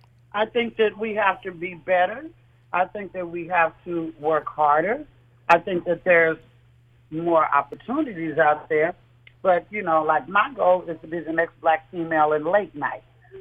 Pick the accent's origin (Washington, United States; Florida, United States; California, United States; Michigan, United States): California, United States; Oakland; also born or lived in Tyler, Arkansas; Now, I'm from Oakland, California. I was born in Tyler, Arkansas. I was raised in Oakland, California.